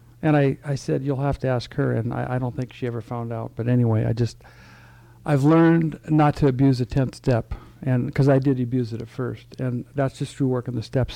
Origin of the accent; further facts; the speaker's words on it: Olympia, Washington, United States; from Olympia, Washington.